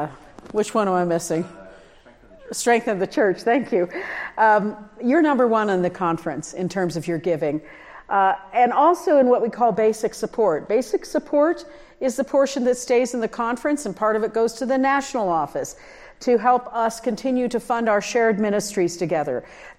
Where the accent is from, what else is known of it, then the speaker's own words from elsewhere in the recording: Nebraska, United States; I'm from a Midwestern, I'm not from a farm community, but the Midwest, I'm from Nebraska.